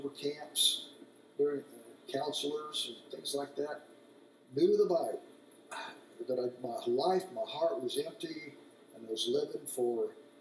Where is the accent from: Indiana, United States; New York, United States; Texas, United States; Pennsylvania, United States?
Indiana, United States; Indianapolis; I was born in 1952 in Indianapolis, Indiana, and I was raised in the old Cato Tabernacle, downtown Indianapolis.